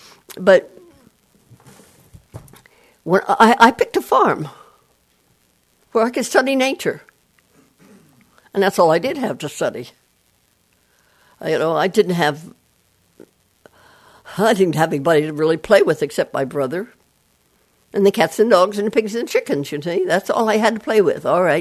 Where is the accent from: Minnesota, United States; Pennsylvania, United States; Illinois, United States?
Pennsylvania, United States; I worked at the telephone company before I moved from Western Pennsylvania to the Eastern Pennsylvania.